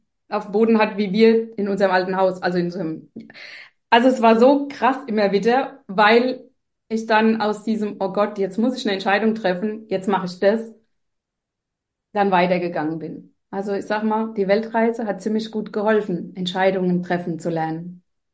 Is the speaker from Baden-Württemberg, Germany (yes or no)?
no; Bavaria, Germany; also wir kommen aus Bayern